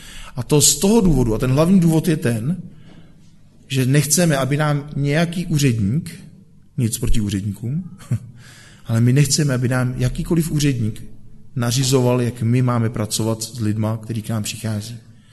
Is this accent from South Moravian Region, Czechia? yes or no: no; Plzeň, Plzeň Region, Czechia; oni se přestěhovali tam odtud, kde jsem vyrůstal v Plzni, protože já jsem původně z Plzně.